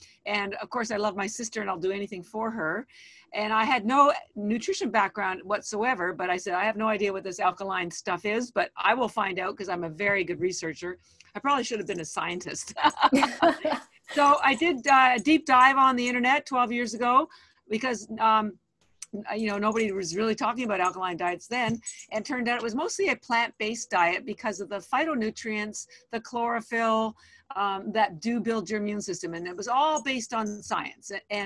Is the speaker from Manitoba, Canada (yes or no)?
no; Toronto, Ontario, Canada; moved away as an adult; now in Boston, United States; I live in Boston, Massachusetts. I've lived here 33 years. Wow. However, I am Canadian, a homegrown girl, born in Toronto.